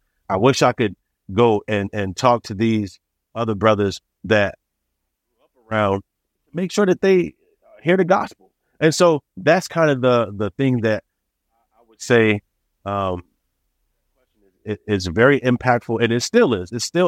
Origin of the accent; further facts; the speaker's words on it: Chicago, Illinois, United States; Listening to these guys in the South, even though I am from Chicago, I grew up listening